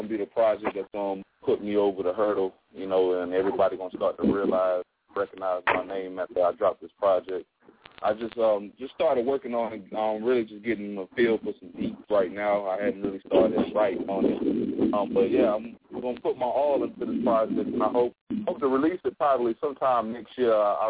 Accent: Durham, North Carolina, United States; now in Los Angeles, United States; You know, like you said, I'm from Durham, North Carolina. Just currently moved to Los Angeles, California just yesterday.

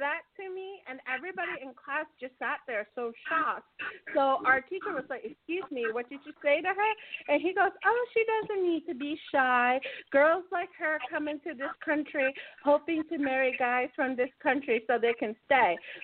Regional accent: United States; born there; No, I'm Vietnamese. My aunt-in-law

